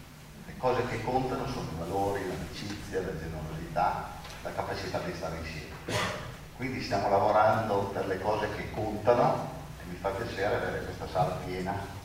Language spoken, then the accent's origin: Italian; Bari, Apulia, Italy; quindi in particolare io vengo da Bari, sempre più emigrati